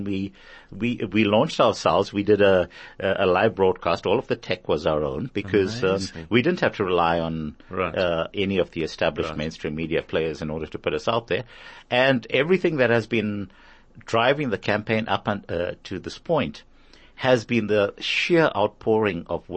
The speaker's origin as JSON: {"language": "English", "town": "Durban", "region": "KwaZulu-Natal", "country": "South Africa", "tie": "born or raised there", "moved": "as an adult", "said": "My background is that, well, I'm Durban born and bred."}